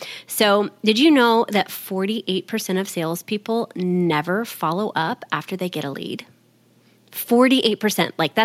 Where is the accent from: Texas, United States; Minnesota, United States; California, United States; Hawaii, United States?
Texas, United States; I'm from Texas.